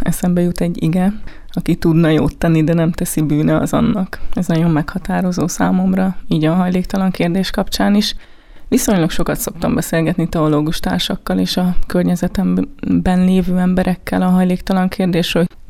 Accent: Gyúró, Fejér, Hungary; Gyúron kezdtem el dolgozni, honnan származom, egy kis faluba, a helyi könyvtárban

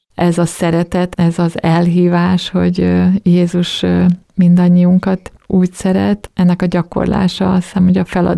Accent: Békés, Hungary; ez Békésen, az én szülővárosomba indult már a 60-as években

